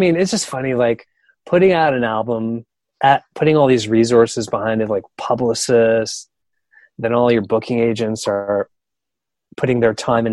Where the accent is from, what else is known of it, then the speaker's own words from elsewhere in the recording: Montreal, Quebec, Canada; It's just like growing up in Montreal it's all the Canadians all the time.